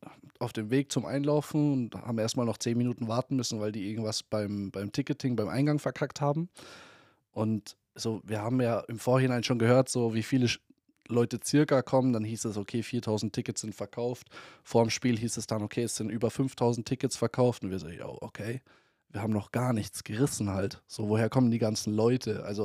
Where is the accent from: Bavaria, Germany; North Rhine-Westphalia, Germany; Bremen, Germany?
Bavaria, Germany; Munich; born there; Ich bin geborener Münchner, ja.